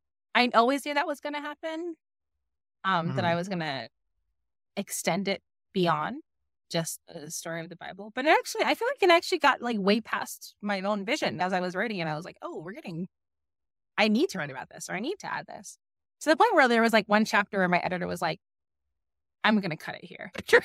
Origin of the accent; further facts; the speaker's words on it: Philippines; And it's not just the act of prayer, because we're Filipino, we eat so much.